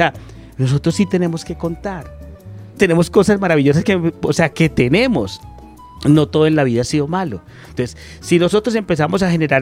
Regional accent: Medellín, Antioquia, Colombia; born there; Yo estaba en la ciudad de Medellín, yo nací en Medellín, pues yo era medellinense normal

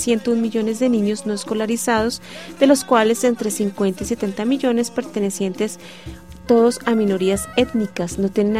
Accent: Colombia; que nosotros aprendamos a identificarnos como colombianos

